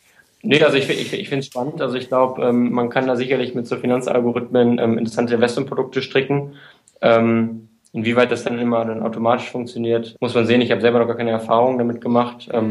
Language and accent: German; Münster, North Rhine-Westphalia, Germany; now in Munich, Germany; Und ich bin, das erklärt auch meine Dortmund-Zugehörigkeit, kommt aus dem Westfalen, aus Münster.